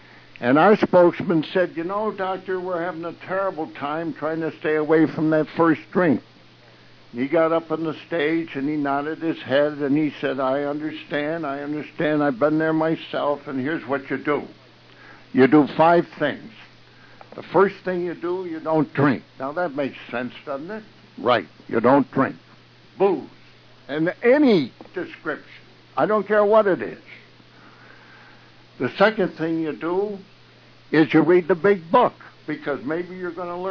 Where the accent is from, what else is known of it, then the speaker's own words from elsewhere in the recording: East Coast, United States; now in Ashland, United States; And I'm from the East Coast, and you can tell that from my lingo.